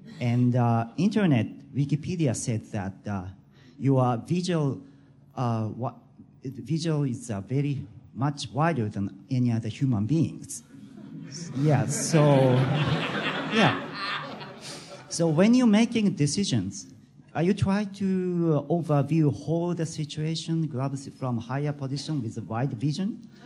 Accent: Japan; English is a second language; Hello. I'm a Japanese Maxwell student. I'm from Politicians Ward.

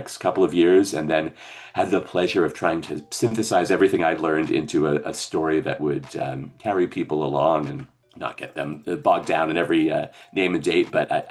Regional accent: Oregon, United States; I grew up in Oregon, going to OSF in Ashland every summer with my family. And when I moved back to Oregon to become a professor

